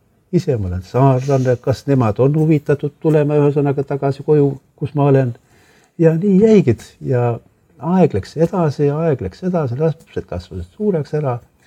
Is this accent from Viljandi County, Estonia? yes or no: no; Saare County, Estonia; now in Tallinn, Estonia; ma algul kui üldse ära tulin Saaremaalt. Ma tahtsin, mõtlesin, et aeg küll käin 10 aastat käin ära ja et ma ei saa seda.